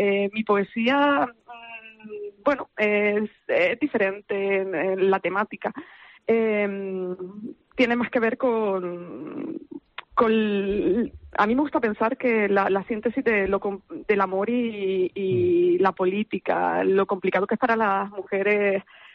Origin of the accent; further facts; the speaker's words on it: Canary Islands, Spain; somos poetas jóvenes de Tenerife